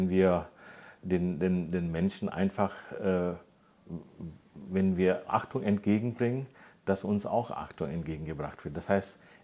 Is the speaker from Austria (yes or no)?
no; India; Ich komme aus Indien